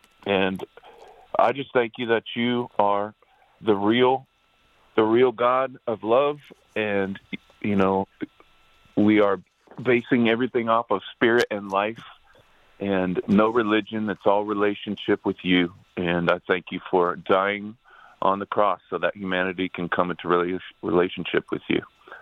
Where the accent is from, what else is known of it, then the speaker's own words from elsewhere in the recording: Bakersfield, California, United States; I grew up in Bakersfield, California, and all that was there are oil fields, cotton fields, and country music.